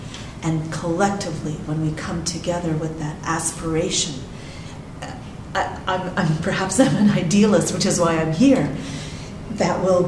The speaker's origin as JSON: {"language": "English", "country": "Canada", "also_born_or_lived": "Tanzania", "said": "I come from Canada. I am of Indian origin. I was born in Tanzania in Africa, but my mother and father are Indian."}